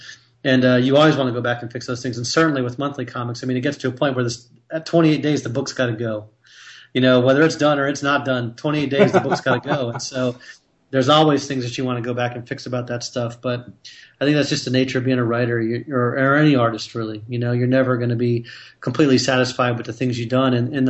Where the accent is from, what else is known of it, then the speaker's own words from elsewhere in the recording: Florida, United States; And like, I grew up in South Florida in the 80s, you know, during the Cold War. My parents were in Florida during the Cuba Missile Crisis.